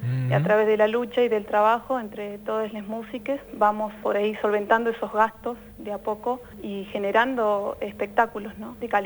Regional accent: San Martín de los Andes, Neuquén, Argentina; yo de acá de San Martín, nacida y criada acá en San Martín de los Andes. Y bueno, ahora con mi compa que vivimos hace 6 años también, él se vino para acá.

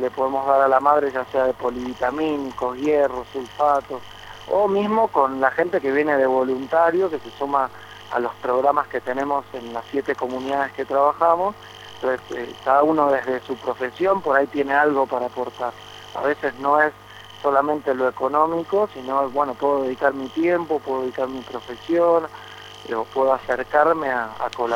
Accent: Buenos Aires, Argentina; now in Yacuy, Argentina; yo soy de Buenos Aires y junto con Luli, que también es de Buenos Aires, estamos viviendo en la comunidad de Yacuy.

